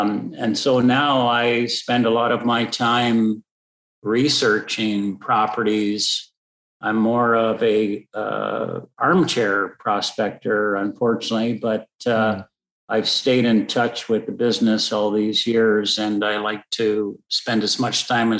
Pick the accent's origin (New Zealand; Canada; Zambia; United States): Canada; Toronto, Ontario; I was born in Toronto. Don't hold that against me. my parents moved around a little bit in and around the Toronto area until such time that I grew up and graduated high school.